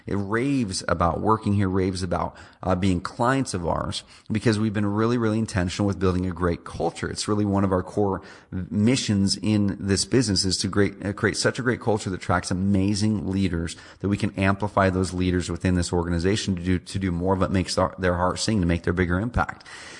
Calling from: Roseburg, Oregon, United States; I'm calling in from Roseburg, Oregon.

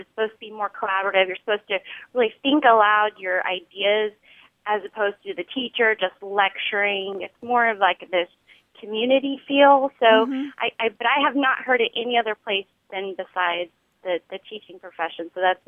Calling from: Dallas, Texas, United States; I'm calling from Dallas, Texas.

